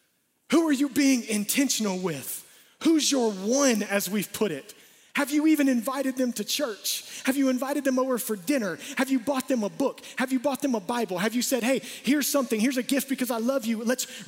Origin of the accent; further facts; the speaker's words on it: Atlanta, Georgia, United States; We'd go and party. We grew up in Atlanta.